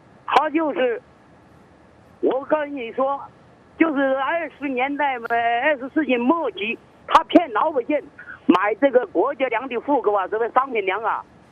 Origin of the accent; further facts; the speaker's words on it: Hunan, China; 啊，我是湖南的， 我是中国的律师